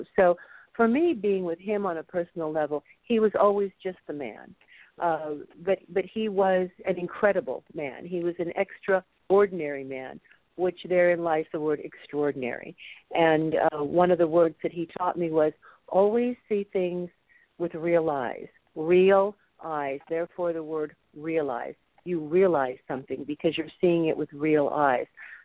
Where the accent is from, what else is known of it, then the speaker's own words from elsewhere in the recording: Los Angeles, California, United States; So I grew up in the entertainment industry, born and raised in Los Angeles, Richard.